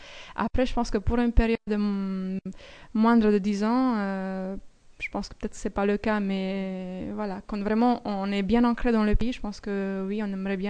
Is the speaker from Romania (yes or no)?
yes; Romania; puisqu'on l'a déjà en Roumanie, ça n'a pas marché.